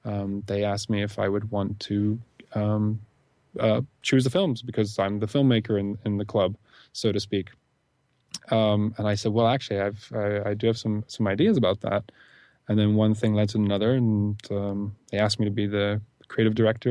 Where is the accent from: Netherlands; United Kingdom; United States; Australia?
United Kingdom; England; born there; I was born in the UK before 1978.